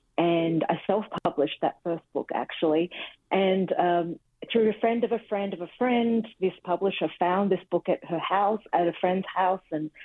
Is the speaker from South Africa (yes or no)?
no; Sydney, New South Wales, Australia; She's an immigrant from the southern China. I grew up in Australia. So I just learned to cook by watching her.